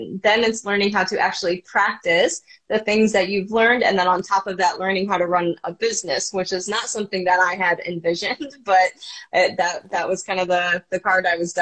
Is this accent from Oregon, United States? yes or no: no; Ohio, United States; moved away as an adult; now in Arizona, United States; But yeah, I grew up in Ohio and then came out to Arizona to go to med school, and I just never left.